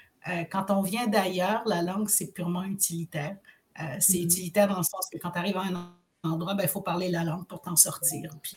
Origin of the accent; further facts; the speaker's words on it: Ontario, Canada; Je suis franco-ontarienne et noire et femme. Franco-ontarienne et noire et femme et maman.